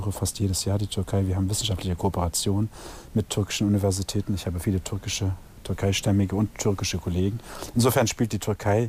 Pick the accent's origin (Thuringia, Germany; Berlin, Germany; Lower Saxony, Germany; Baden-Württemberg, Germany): Berlin, Germany; now in Düsseldorf, Germany; Im Gegensatz zu Herrn Gökay Sofuoğlu ist Berlin, auch wenn ich in Düsseldorf lebe, meine Heimat. Ich habe mehr als 36, 37 Jahre in Berlin gelebt. Ich habe 2 Jahre in Hamburg unterrichtet.